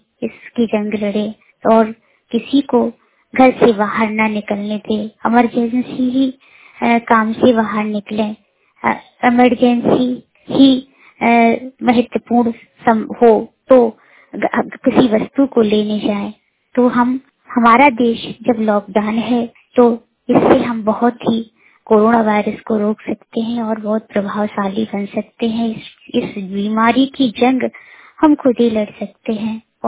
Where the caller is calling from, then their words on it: Gwalior, Madhya Pradesh, India; घुसपुरा number 1 में रहती हूँ और ग्वालियर की निवासी हूँ।